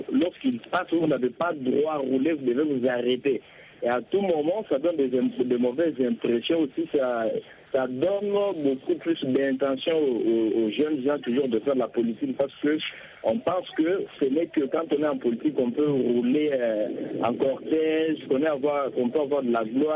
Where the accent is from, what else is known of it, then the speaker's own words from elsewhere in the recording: DR Congo; ici, chez nous en République démocratique du Congo